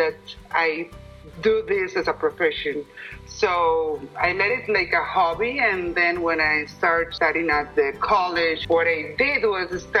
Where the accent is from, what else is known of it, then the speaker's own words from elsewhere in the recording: Medellin, Antioquia, Colombia; now in Miami, United States; Originally from Medellin, Colombia, but right now I'm living in Miami. I've moved to here since like a year and a half ago.